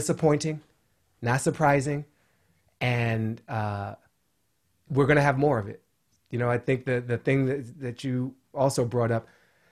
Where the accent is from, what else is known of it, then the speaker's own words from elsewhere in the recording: Washington, District of Columbia, United States; I was born in 1977. I grew up in Columbia Heights in Washington, D.C.